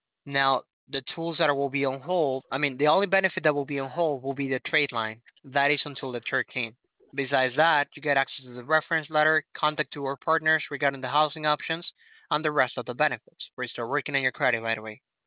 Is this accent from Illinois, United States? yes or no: no; New Jersey, United States; moved away; but we come from New Jersey. I mean, we just recently moved. It's been a couple of years.